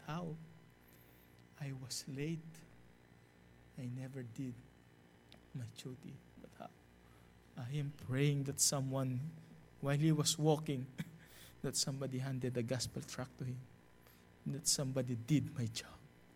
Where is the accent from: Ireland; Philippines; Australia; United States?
Philippines; We grew up together in the Philippines.